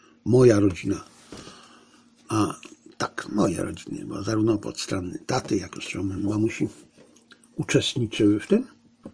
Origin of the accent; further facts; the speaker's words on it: Zabrze, Silesian Voivodeship, Poland; born there; Sam, mimo tego, że się urodziłem w Zabrzu, nigdy nie mieszkałem na wsi przez dłuższy czas